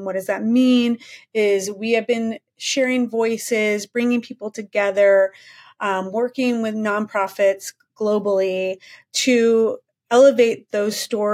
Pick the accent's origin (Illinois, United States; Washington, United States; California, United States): Illinois, United States; Chicago; now in New York, United States; designed all my friends' clothes growing up in Chicago, went to University of Wisconsin